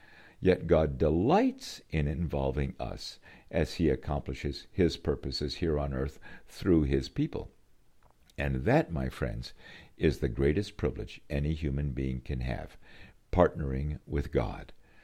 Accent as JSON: {"language": "English", "country": "Haiti", "tie": "born or raised there", "also_born_or_lived": "Elkhorn, Wisconsin, United States", "said": "I was born in Elkhorn, Wisconsin, then taken to Haiti by my missionary parents when a very little boy in the early 1950s."}